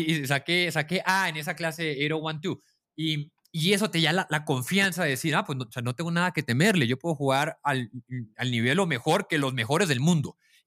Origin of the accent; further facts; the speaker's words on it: Tijuana, Baja California, Mexico; Pues yo crecí en México, crecí en Tijuana, rodeado de todo lo que un joven puede desear, ¿no? Una familia estable, que valora la educación.